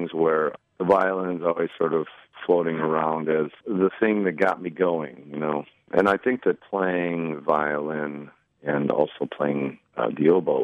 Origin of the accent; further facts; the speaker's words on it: Elma, United States; In Elma. I grew up in Elma, I think you've pronounced it correctly. when you grow up in a town of 800